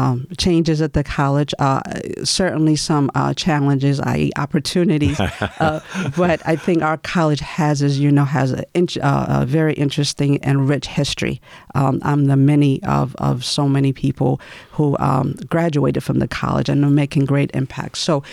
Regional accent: The Bronx, New York, United States; So growing up in the Bronx, part of it is that I went to a very large high school.

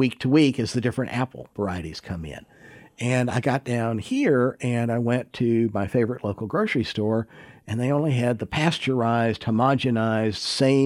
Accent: Troutville, Virginia, United States; also born or lived in Cortland, United States; I grew up in Troutville, Virginia, in the middle of an apple orchard that had been turned into a subdivision outside of Roanoke. And then we moved to Cortland, New York.

